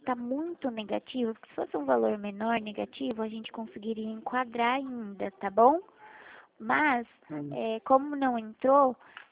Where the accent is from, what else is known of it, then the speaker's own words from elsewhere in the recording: São Paulo, Brazil; Eu sou do estado de São Paulo, tá bom?